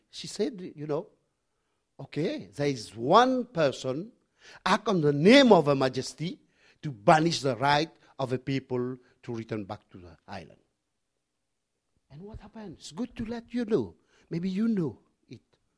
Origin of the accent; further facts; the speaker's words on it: Peros Banhos, British Indian Ocean Territory; born there; because I was born in Perros Banos